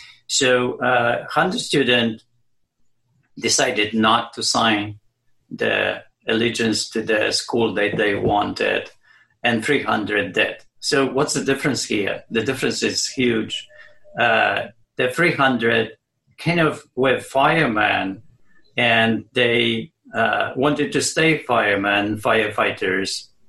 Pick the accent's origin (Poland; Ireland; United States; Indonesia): Poland; born or raised there; moved away as an adult